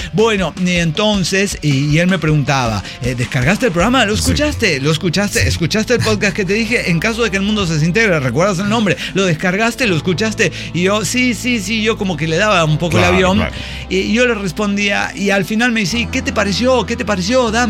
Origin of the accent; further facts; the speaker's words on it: Orizaba, Veracruz, Mexico; sí, nosotros somos de Orizaba